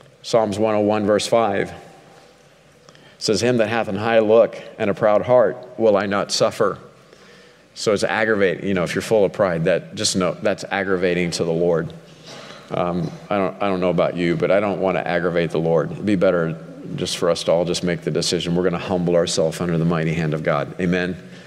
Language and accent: English; Missouri, United States; so my family had a farm. It was 813 acres, I think, down in southwest Missouri. And so I grew up a hillbilly in the Ozark Mountains, running through the Ozark Hills, hunting